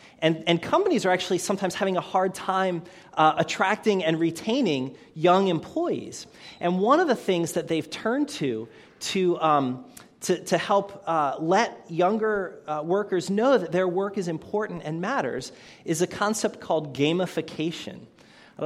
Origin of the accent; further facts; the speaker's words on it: Catonsville, Maryland, United States; I grew up in Catonsville, not too far from here.